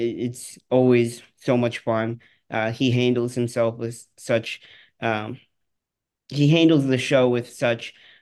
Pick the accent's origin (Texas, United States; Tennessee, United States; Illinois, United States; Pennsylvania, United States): Illinois, United States; Oak Park; growing up in Oak Park, which is a west suburb of Chicago, Northwestern isn't too far away